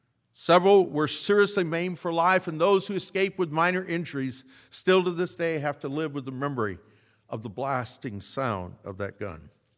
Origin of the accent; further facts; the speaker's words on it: Goshen, Indiana, United States; And I grew up in Goshen, Indiana, so I know something about the Amish.